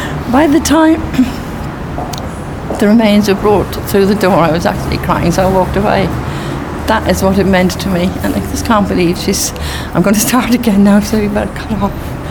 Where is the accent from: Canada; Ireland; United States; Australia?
Ireland; When I was little, living back in Ireland, born and bred in Ireland